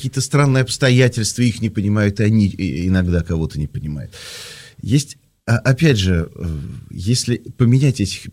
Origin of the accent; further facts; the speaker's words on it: Moscow, Russia; мы интеллигентные москвичи с вами